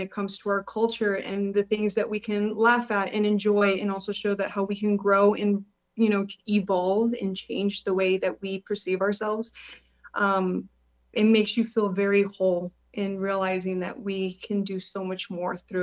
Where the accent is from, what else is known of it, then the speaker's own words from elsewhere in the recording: Albuquerque, New Mexico, United States; I am coming from Albuquerque, New Mexico.